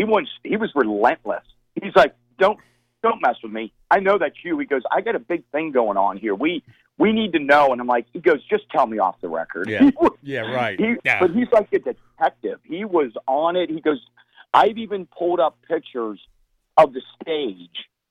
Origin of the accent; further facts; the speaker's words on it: Mechanicsburg, United States; There are so many stories that growing up in Mechanicsburg and things that happened to us that drive us to become